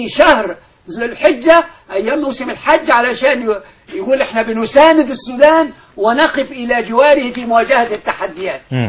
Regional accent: Egypt; احنا عندنا في مصر، انا بعتقد انا زعلان، لان الملف بتاع سيناء مش ملف امني فقط

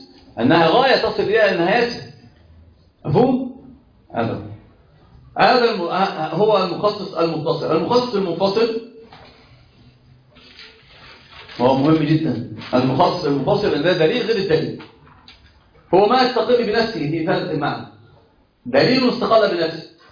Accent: Egypt; إحنا عندنا في مصر يقولون نسيبي.

